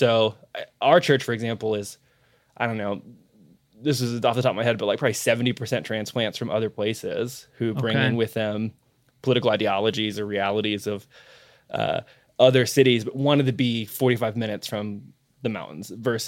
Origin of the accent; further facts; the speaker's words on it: Salt Lake City, Utah, United States; So I'm from Salt Lake originally.